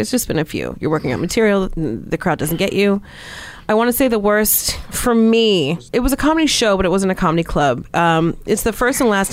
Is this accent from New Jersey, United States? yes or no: yes; New Jersey, United States; Yeah, I'm born and raised in Jersey, you know.